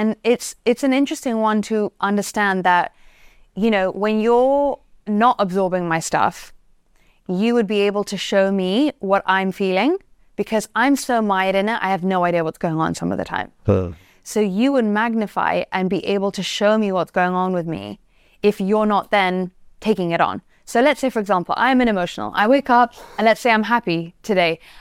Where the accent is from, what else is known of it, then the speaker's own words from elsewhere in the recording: England, United Kingdom; You know, I'm English, right?